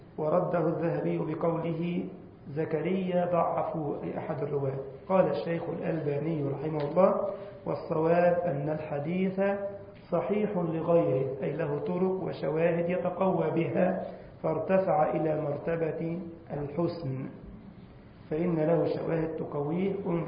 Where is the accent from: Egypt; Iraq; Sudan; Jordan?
Egypt; هنقول لك زي يقولوا عندنا في مصر: ده أصل ديت ولا إيه؟